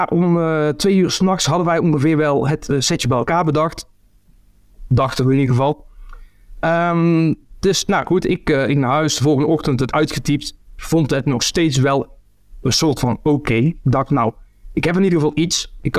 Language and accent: Dutch; North Brabant, Netherlands; had ik een foute party in Eindhoven, in de buurt waar ik vandaan kom